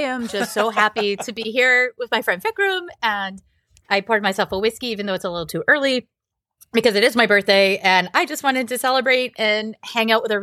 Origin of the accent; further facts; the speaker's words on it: Maine, United States; I grew up in Midcoast, Maine, which is about halfway between the only two cities that anybody's ever heard of here, Portland and Bangor.